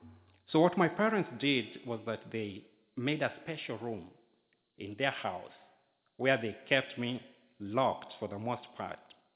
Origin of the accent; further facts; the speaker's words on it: Kenya; Now, I was born in Kenya very many years ago on an island called Lake Victoria. An island on Lake Victoria.